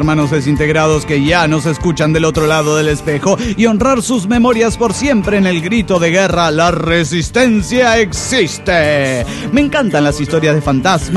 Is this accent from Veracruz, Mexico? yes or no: yes; Perote, Veracruz, Mexico; Estando en mi pueblo natal, Perote, Veracruz